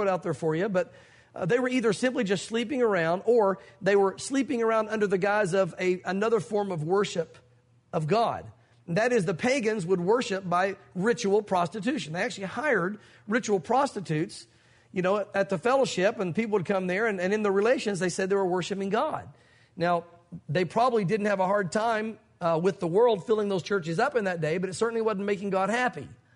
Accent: the South, United States; growing up in the South, I've heard all the church wants is your money

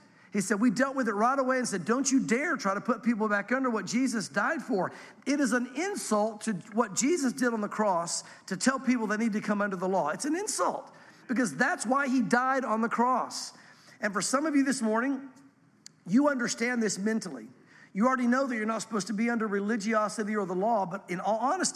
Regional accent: the South, United States; Now, we in the South, we have religious tradition. And I grew up in the South.

